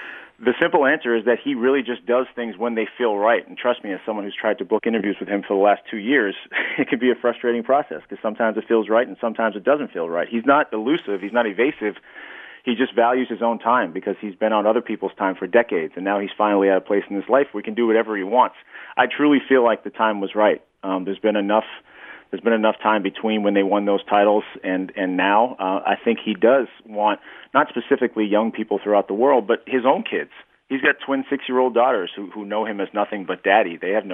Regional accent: Boston, Massachusetts, United States; You know, I'm from Boston, and Terry Francona is a folk hero in Boston for bringing us our first title in a million years.

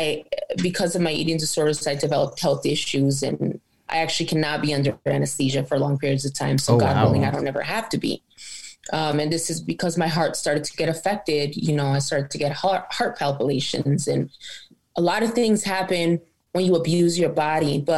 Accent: Los Angeles, California, United States; So, you know, I'm born and raised in LA. I'm born and raised in South Central. Lived in a bunch of different parts of the barrio.

